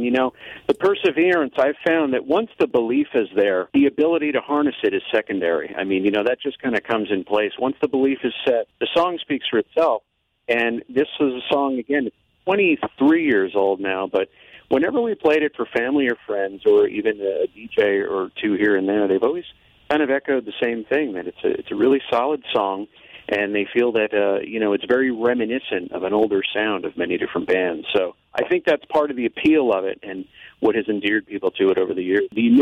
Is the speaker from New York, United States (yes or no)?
yes; Sugarloaf, New York, United States; now in Monroe, United States; No, 16 years. Born and raised in Sugarloaf, as were my other brothers.